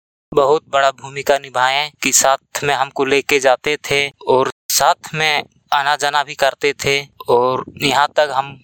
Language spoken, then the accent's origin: Hindi; Belgai, Jharkhand, India; ग्राम बेलगाय, post Adwara, Bagodar block Giridih जिला का रहने वाला हूँ।